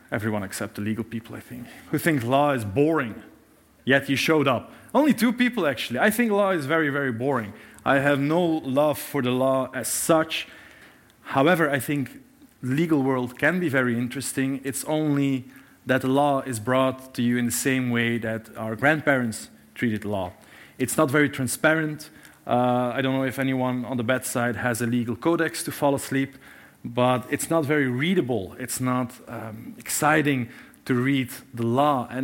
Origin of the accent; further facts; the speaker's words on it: Belgium; I'm from Belgium, which is essentially a very small country with a very large problem because nothing really works in my country.